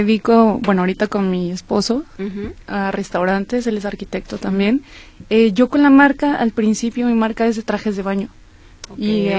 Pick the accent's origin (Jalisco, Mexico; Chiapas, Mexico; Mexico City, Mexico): Jalisco, Mexico; yo pues soy muy fan de Jalisco, uh-huh. de donde somos.